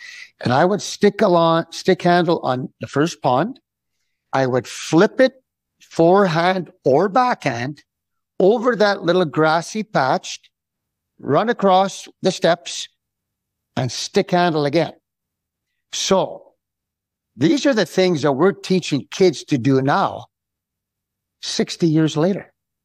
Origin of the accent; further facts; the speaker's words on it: Montreal, Quebec, Canada; We were living in Rosemount on a steep street